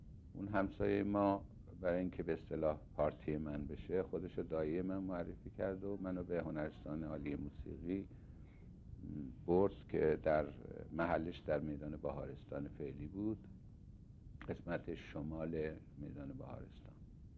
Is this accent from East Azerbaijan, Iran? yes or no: no; Hamadan, Iran; also born or lived in Tehran; در 28 شهریور 1303 به دنیا آمدم در تهران و در حدود کلاس سوم چهارم ابتدایی که بودم پدرم ماموریت پیدا کرد به همدان و حدود 7 سال در همدان بودم.